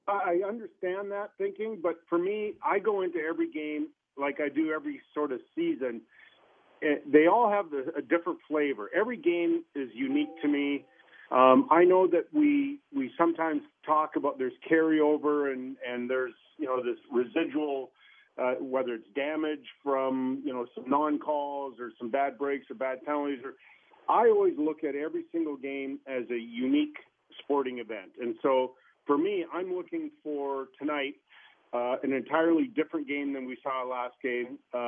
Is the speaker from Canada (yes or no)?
yes; Edmonton, Alberta, Canada; I grew up in Edmonton. I never expected to be in the National Hockey League